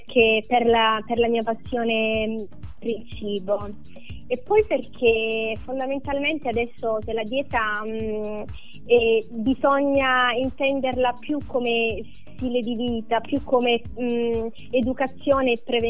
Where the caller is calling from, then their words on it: Apulia, Italy; io sono in provincia di Brindisi. Il mio paese, la mia città si chiama Celiene Stapica.